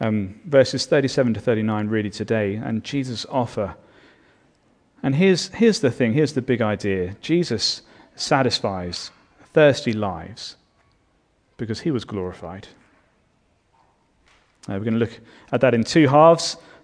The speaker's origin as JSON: {"language": "English", "region": "England", "country": "United Kingdom", "tie": "born or raised there", "said": "When I was growing up in England, Halloween was a lot more sinister than many people treat it today."}